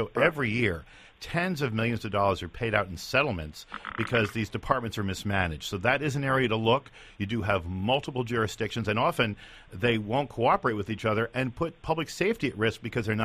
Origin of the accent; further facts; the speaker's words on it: Glen Rock, United States; Yeah, I grew up in Glen Rock, actually.